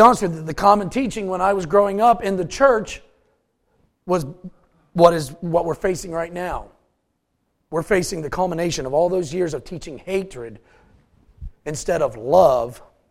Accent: West Virginia, United States; You know, I thought, I'm just a redneck. You know, I'm from West Virginia.

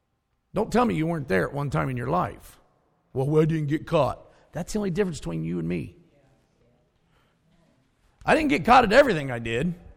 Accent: Ohio, United States; But it's cold. I'm from Ohio. I'm on a tropical island

